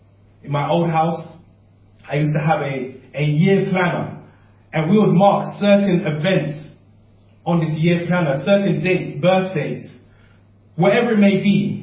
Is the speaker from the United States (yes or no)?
no; Ghana; I'm from Ghana, so it's just innumerable in cities.